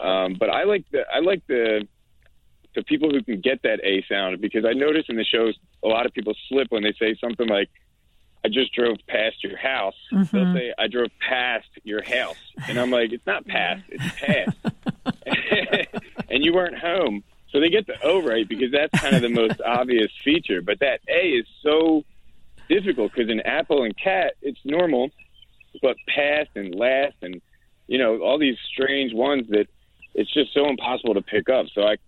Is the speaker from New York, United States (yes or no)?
no; Olney, Pennsylvania, United States; now in Jenkintown, United States; And and so I'm from Alney and live in Jenkintown now.